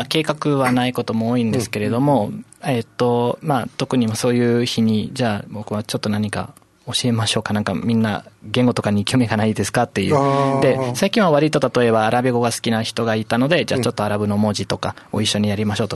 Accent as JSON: {"language": "Japanese", "country": "Spain", "tie": "born there", "second_language": "Japanese", "said": "自分がスペインで生まれて、"}